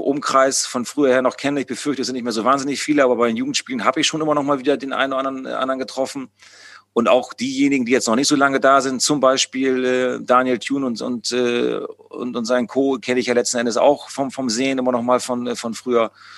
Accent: Bremen, Germany; über meine Bremer Heimat

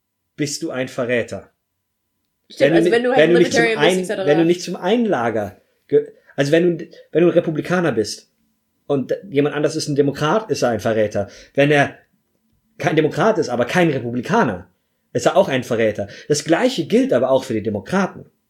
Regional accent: Munich, Bavaria, Germany; Ich bin Deutscher. Ich bin Bayer, ich bin Münchner, ich bin Jude, ich bin klein.

